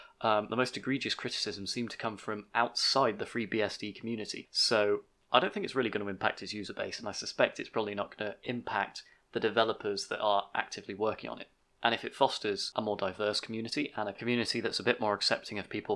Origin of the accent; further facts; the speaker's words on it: United Kingdom; accent: British; In particular, the Americans that seem to absolutely love my British accent.